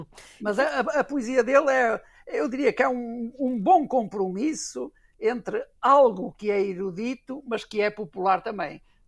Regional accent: Portugal; e digo do nosso caso porque estou em Portugal e sou português

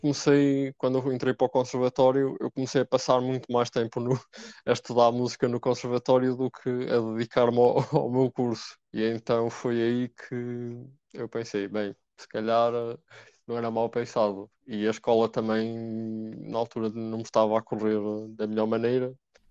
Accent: Nogueira, Portugal; A minha aldeia, Nogueira, tem uma banda filarmónica. E eu comecei a aprender com 7 anos.

